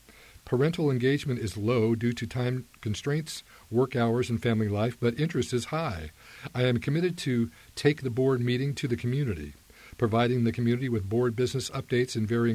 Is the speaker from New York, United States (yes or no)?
no; Woodburn, Oregon, United States; I grew up here in Woodburn, graduated from Woodburn High School, and I now give back to the community that shaped me